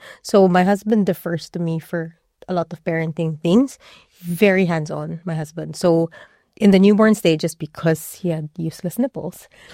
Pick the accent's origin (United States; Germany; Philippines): Philippines; English is a second language; moved away as an adult; now in Australia; And I have no village here. And so how I've chosen to parent, pretty much, like, so when I go back home to the Philippines, you can really see how different things are.